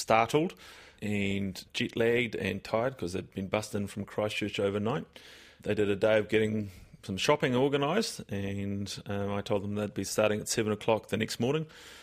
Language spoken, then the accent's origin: English; South Africa; moved away; As a South African, I'm particularly sensitive. We moved to this country in 77 before it became a necessity to leave South Africa. My father and mother decided to leave for political reasons because they didn't agree with racism.